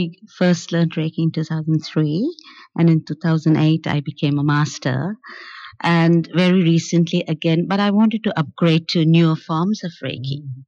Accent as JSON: {"language": "English", "country": "India", "tie": "born or raised there", "moved": "as an adult", "lives_now": "Australia", "said": "You know, I grew up in India. I came 15 years ago. I was really struggling for time here in Australia."}